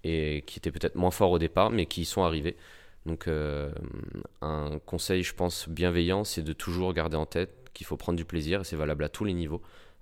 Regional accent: Ivry-sur-Seine, Île-de-France, France; parce que moi j'ai grandi à Ivry, je suis né à Ivry, ma famille est ivrienne depuis très longtemps

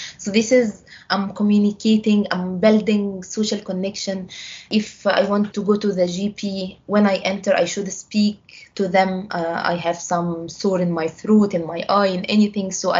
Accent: Egypt; English is a second language; I was teaching English in my country. I'm from Egypt, so I was teaching English.

